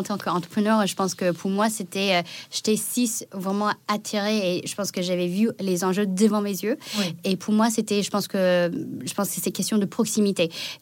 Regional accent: United States; French is a second language; also born or lived in China; now in France; Je suis née en Chine, j'ai grandi aux États-Unis et je suis venue en France en 2015 pour devenir chercheuse.

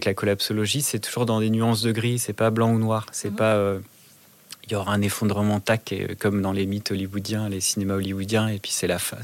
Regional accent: France; also born or lived in Belgium; Moi, je peux dire ça des Français, je suis Français, mais parce que j'ai vécu en Belgique

